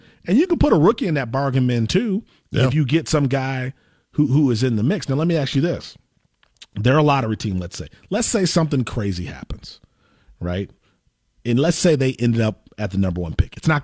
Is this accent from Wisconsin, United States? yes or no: yes; Milwaukee, Wisconsin, United States; And I'm from Milwaukee.